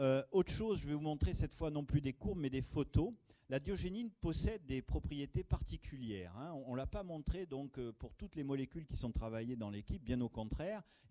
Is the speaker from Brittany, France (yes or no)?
no; Limoges, Nouvelle-Aquitaine, France; vous savez que je viens de Limoges.